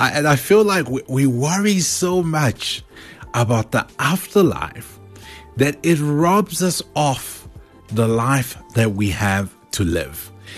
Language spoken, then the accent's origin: English; South Africa; also born or lived in Congo; I grew up in two different countries. So let's say I was born in the Congo and was there maybe for the first 5 years of my life. And then my parents brought me over to South Africa.